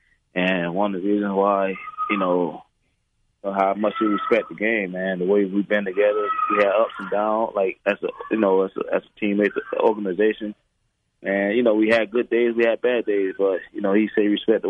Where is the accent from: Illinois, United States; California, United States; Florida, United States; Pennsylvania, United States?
Florida, United States; Miami; You know, I got to be real because, you know, I'm from Miami